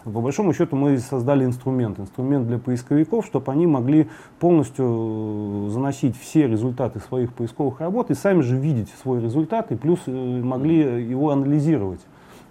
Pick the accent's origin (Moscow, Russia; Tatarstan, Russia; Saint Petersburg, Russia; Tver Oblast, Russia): Saint Petersburg, Russia; Начинал я, понятно, что я и родился, и начинал в Ленинграде, конечно, было давно.